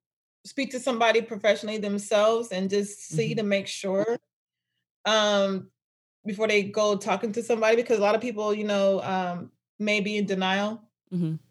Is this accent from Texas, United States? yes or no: no; Bay Area, California, United States; I'm originally from the Bay Area.